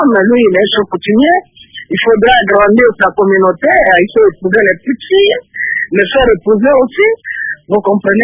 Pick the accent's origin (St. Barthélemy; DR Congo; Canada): DR Congo; chez nous en RDC Congo